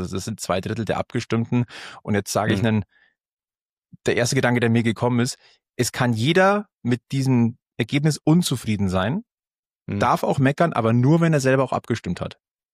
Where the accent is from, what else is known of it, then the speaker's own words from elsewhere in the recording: Munich, Bavaria, Germany; weil ich würde gerne das in München in meiner Heimatstadt schon nochmal erleben